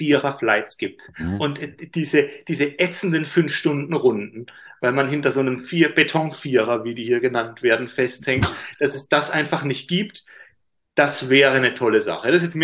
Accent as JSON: {"language": "German", "town": "Karlsruhe", "region": "Baden-Württemberg", "country": "Germany", "tie": "born or raised there", "said": "Das war in einem Park in Karlsruhe, in meiner Heimatstadt."}